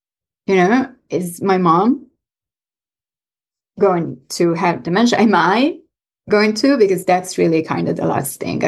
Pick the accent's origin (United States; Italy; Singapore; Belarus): Italy; Florence, Tuscany; English is a second language; So I was born and raised in Florence, which is beautiful.